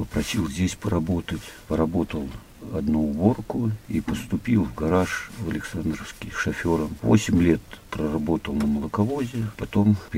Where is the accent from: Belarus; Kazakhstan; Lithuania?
Kazakhstan; moved away as an adult; now in Tyumen Oblast, Russia; Родом я из Казахстана. В 86-м году окончил Коломенскую 8-летнюю школу.